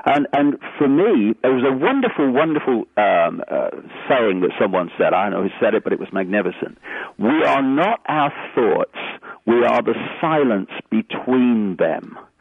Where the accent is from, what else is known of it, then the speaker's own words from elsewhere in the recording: Leicester, East Midlands, United Kingdom; compared with … from Leicester, and this is my body, and this is what I look like, and this is who I am, you know.